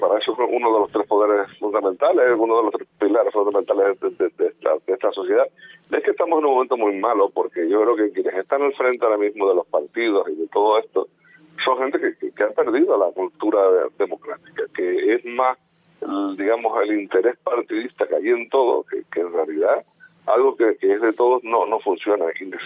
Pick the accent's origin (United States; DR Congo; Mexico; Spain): Spain; Yo no sé si somos los españoles, porque luego tú ves en el resto del mundo...